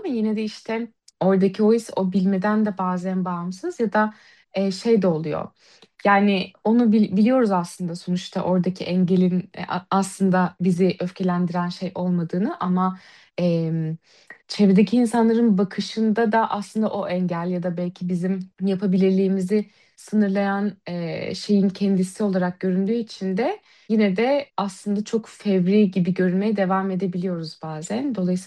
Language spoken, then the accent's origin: Turkish; Istanbul, Turkey; ben İstanbul'da yaşıyorum. Ben burada doğup büyüdüm